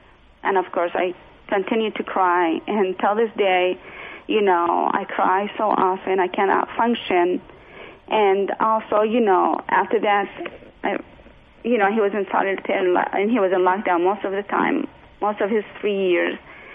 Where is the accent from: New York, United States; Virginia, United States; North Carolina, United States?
North Carolina, United States; Raleigh; also born or lived in Jordan; That's where I come from. I'm an American. I'm mixed. My mom is white American, and my father's Palestinian-Jordanian. But I lived a lot of my life also in Jordan. Most of my life was here in Raleigh, but I also lived in Jordan.